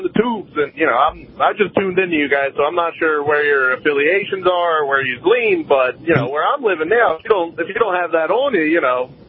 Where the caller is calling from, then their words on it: Philadelphia, Pennsylvania, United States; I'm calling from Philadelphia.